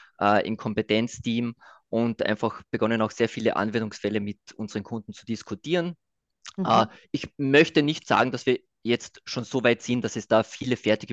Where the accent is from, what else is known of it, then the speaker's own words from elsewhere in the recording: Austria; Also wortwörtlich, wo komme ich her? Ich lebe und arbeite in Wien. Was man wahrscheinlich hört. Das heißt, ich